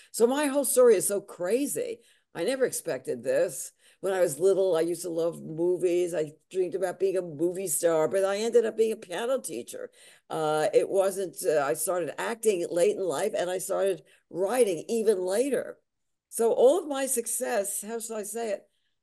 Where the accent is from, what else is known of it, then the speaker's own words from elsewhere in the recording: Bronx, New York, United States; Well, I grew up in the Bronx. I hated it.